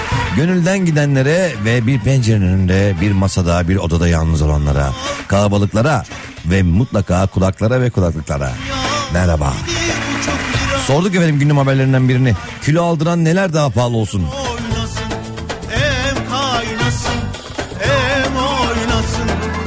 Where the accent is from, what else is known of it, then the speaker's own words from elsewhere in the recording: Istanbul, Turkey; İstanbul çocuğu olarak doğma büyüme